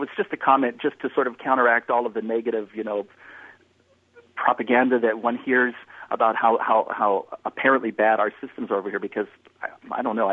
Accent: United States; now in Vienna, Austria; I grew up in the United States, but I've lived here in Vienna, Austria for the past 35 years.

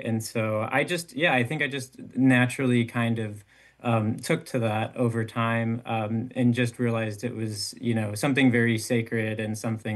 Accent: Illinois, United States; I mean, I grew up in the Chicago suburbs, or, you know, north suburbs of Chicago, up in like around Lake Beach, which is kind of by Gurnee, if you know that area.

